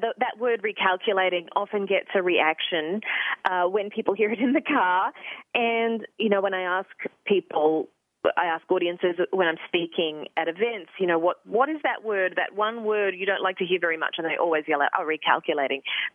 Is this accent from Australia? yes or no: yes; Australia; now in New York, United States; I am from Australia and I'm a very proud Australian, but I'm also a proud New Yorker, I have to say, after 13 years here.